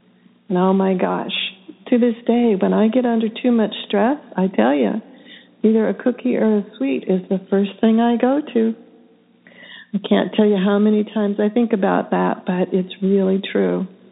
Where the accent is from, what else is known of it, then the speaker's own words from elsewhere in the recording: Pacific Northwest, United States; I come from the Pacific Northwest where we call them filberts.